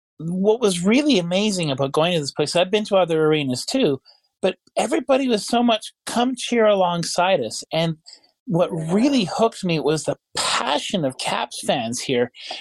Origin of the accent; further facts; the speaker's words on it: Montreal, Quebec, Canada; growing up in Montreal